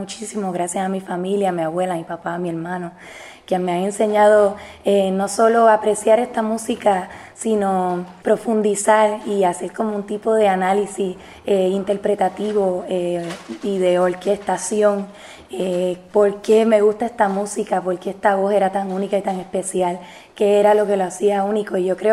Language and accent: Spanish; Puerto Rico; nuestra historia musical como puertorriqueño.